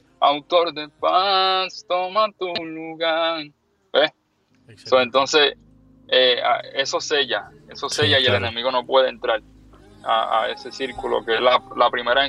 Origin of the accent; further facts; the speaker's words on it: Puerto Rico; now in Orlando, United States; Ella es de Puerto Rico también, yo soy de Puerto Rico.